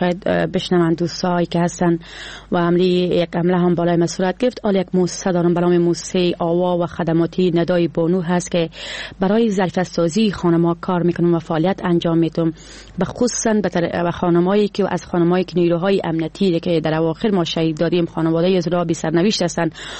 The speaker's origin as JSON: {"language": "Persian", "town": "Doshi", "region": "Baghlan", "country": "Afghanistan", "tie": "born there", "said": "ما چون از خانواده فرهنگی به دنیا آمدیم، از زادگاه من دوشی و دری کیهان هست، خانواده من فرهنگی و مذهبی هست."}